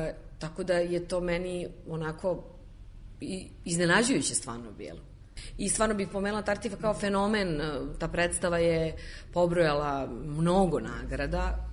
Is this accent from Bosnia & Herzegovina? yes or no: no; Ruma, Vojvodina, Serbia; born there; also born or lived in Novi Sad; now in Belgrade, Serbia; ja sam rođena u Rumi, završila sam studije u Novom Sadu